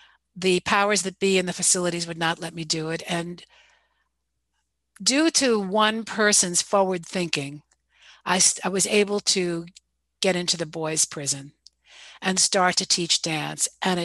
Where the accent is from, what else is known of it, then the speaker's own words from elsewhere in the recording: Westchester, New York, United States; Many, many years ago, when I was an 18-year-old girl growing up in Westchester, New York, and flunking out of high school